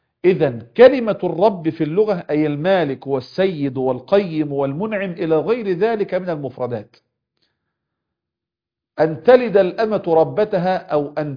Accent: Egypt; يعني كما يقال عندنا بلغتنا كمصريين: علمي علمك، الله أعلم.

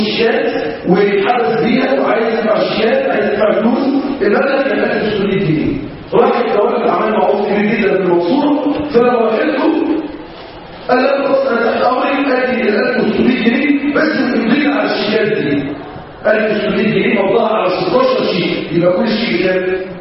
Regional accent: Mansoura, Dakahlia, Egypt; عندنا في المنصوره

